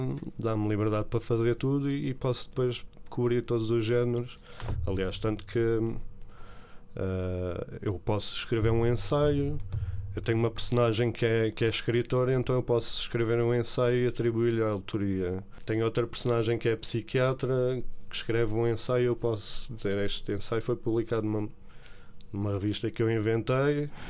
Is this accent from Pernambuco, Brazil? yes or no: no; São Paulo, Brazil; now in Barreiro, Portugal; Lisboa, onde sempre trabalhei, no Barreiro sempre vivi lá, e São Paulo, que é a minha terra, já lá voltei em adulto.